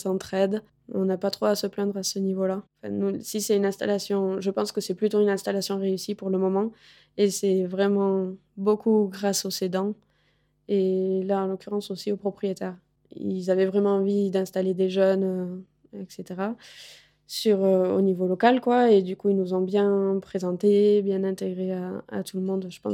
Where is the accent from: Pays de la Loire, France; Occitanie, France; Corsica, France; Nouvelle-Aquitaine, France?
Occitanie, France; now in Loire, France; Je viens du sud-ouest, du Gers. Et voilà, donc mon parcours m'a menée dans la Loire et à m'installer ici comme agricultrice et éleveuse de brebis. Et j'ai 30 ans, 31.